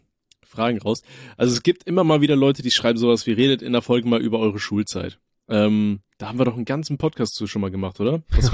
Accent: Osnabrück, Lower Saxony, Germany; Ich komme aus Osnabrück

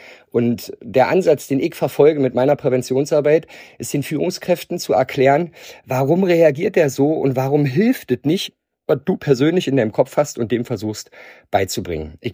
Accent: Brandenburg, Germany; aber natürlich nicht gebürtig, das wird man hören, dialektmäßig. Ich komme aus Übersweide, das liegt in der Nähe von Brandenburg.

